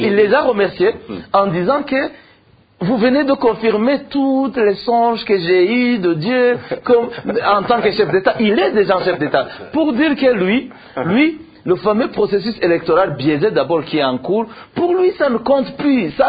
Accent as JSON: {"language": "French", "country": "Burundi", "said": "C'est vrai qu'en tant que Burundais, peut-être en tant que journaliste aussi, j'assiste à ce qui se passe et au développement de ces derniers jours"}